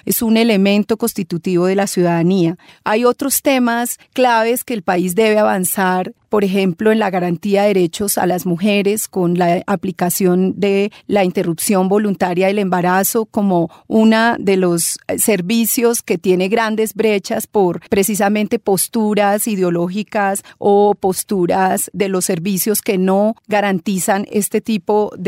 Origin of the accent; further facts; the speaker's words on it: Colombia; yo creo que como sociedad colombiana y como entidades de gobierno